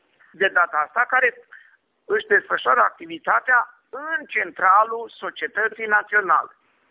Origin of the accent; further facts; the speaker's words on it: Iași, Iași County, Romania; Eu sunt tot de la Iași.